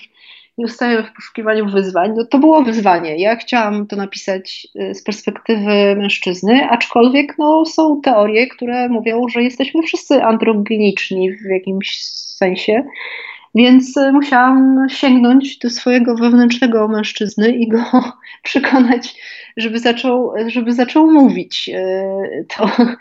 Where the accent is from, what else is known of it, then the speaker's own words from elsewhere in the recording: Kraków, Lesser Poland, Poland; bo ja się przyglądając, żyjąc, będąc krakowianką i żyjąc w tym mieście przez wiele lat się poprzyglądałam takim osobliwościom